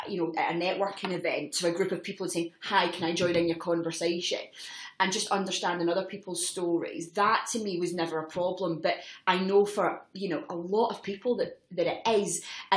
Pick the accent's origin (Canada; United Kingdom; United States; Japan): United Kingdom; No to your face. We're British. We don't do that.